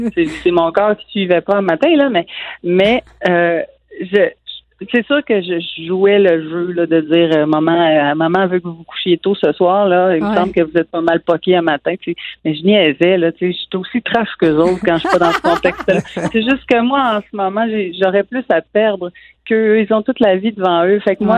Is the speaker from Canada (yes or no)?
yes; Saint-Damase, Quebec, Canada; autant à La Fascine que dans mon patelin natal à Saint-Damas où ma famille se réunissait aussi.